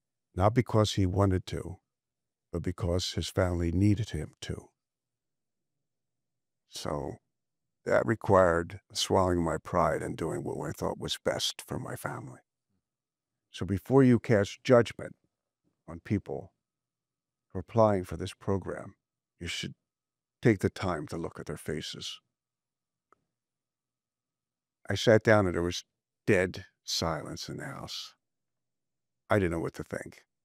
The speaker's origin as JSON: {"language": "English", "region": "Pennsylvania", "country": "United States", "said": "And people were looking at me perplexed, like, we're from Bucks County."}